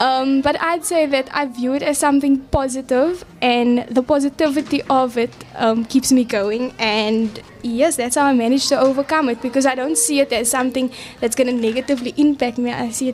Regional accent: Manenberg, Western Cape, South Africa; I'm 17 years old. I'm originally from Manenberg. I currently live there.

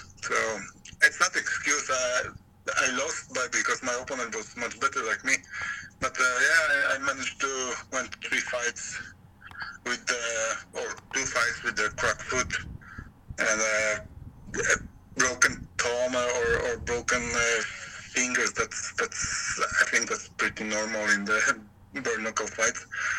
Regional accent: Poland; English is a second language; now in Norway; I'm Polish, but I came from Norway, so I was the first guy who represent Norway

